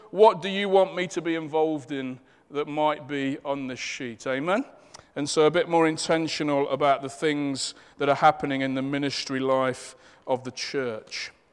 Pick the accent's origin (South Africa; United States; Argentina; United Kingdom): United Kingdom; Leicester, East Midlands; accent: Leicester; I'm aware that my Leicester accent, when I say it, sounds like A-X-E, amen?